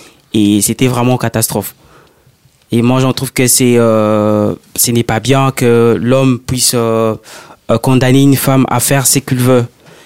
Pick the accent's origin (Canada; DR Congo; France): DR Congo; parce que moi je suis congolais, et nous en Afrique